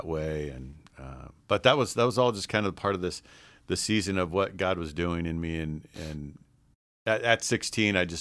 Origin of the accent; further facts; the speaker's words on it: Atascadero, California, United States; So, grew up in this little town called Atascadero, California. It's on the central coast by San Luis Obispo.